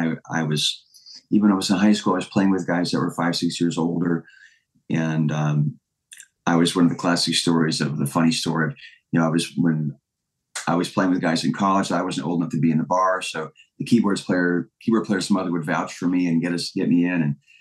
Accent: Fairbanks, Alaska, United States; I was born in Fairbanks, Alaska, and the thriving musical metropolis, as it's well known for, not.

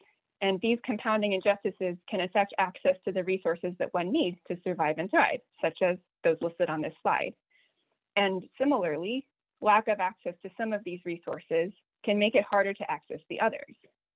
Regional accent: California, United States; Well, I say our because I'm a Californian

